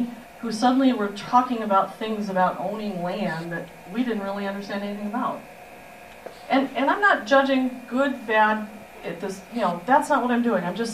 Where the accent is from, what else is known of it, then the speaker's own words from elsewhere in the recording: St. Paul, Minnesota, United States; I grew up in St. Paul. I'm a public school kid